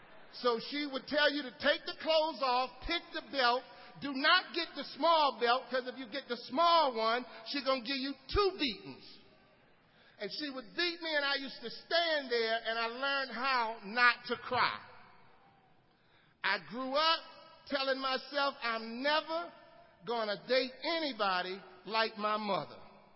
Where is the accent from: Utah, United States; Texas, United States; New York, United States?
New York, United States; Manhattan; born there; So I was born in New York. I was born in Manhattan, around about Harlem area.